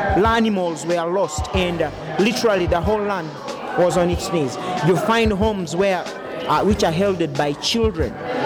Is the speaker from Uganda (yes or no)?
yes; Northern Region, Uganda; actually. I am a mentor and a Choli by tribe, and I come from Northern Uganda.